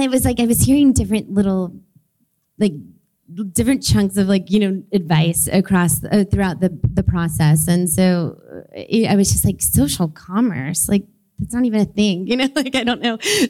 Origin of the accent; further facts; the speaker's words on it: Louisiana, United States; born there; I was born in Louisiana, and it sounds like for anyone that's from Louisiana